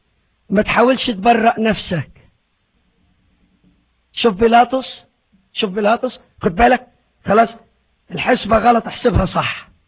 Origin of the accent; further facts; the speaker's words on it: Egypt; عندنا في مصر اصحاب بيزنس على مستويات